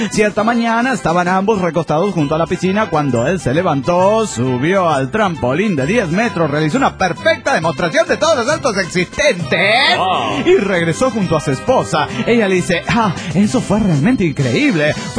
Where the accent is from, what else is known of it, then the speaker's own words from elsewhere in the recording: Oaxaca, Mexico; de Oaxaca, México.